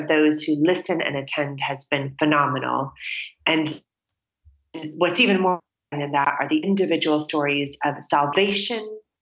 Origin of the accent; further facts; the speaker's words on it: California, United States; accent: American; now in United Kingdom; Now that, it is interesting because my American accent makes me instantly intriguing to people that I meet.